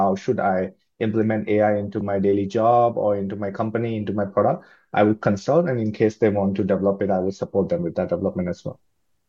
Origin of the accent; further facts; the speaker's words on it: India; moved away as an adult; now in Vietnam; I come from India. I've been in Vietnam for almost 12 years. I came here in 2013 and I was just out of college at that time.